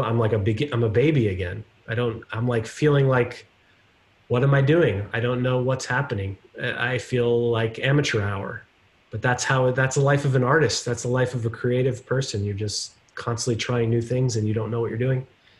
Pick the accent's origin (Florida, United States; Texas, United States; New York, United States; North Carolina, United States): Florida, United States; Yeah, it's, I realized, like, because I grew up in Florida, and it was hot all the time.